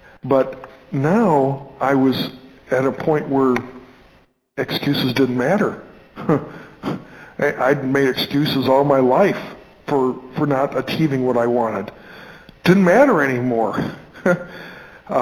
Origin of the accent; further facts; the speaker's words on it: Florida, United States; and you know, we're from Florida. They had never seen snow before.